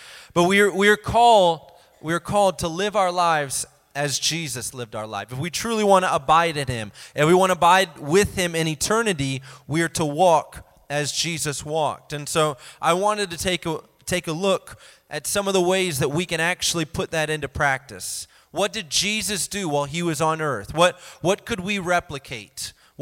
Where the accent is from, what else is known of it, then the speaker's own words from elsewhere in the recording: Indiana, United States; Growing up, I would go to church camp in Indiana. I'm from Indiana, so I'd always attend church camp.